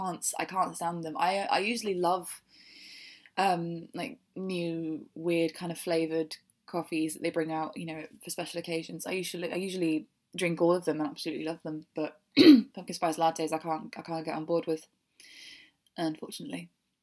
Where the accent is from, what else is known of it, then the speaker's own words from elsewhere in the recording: United Kingdom; I do apologise. I'm so sorry. Sorry for being British.